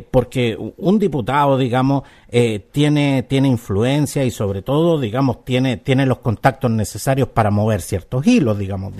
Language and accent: Spanish; Santiago, Santiago Metropolitan Region, Chile; porque quienes somos de Santiago, la zona central en general